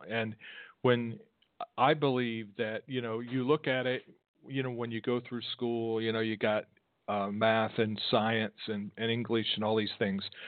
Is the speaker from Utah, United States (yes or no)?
no; Columbus, Ohio, United States; I'm from Columbus, Ohio, not too far away.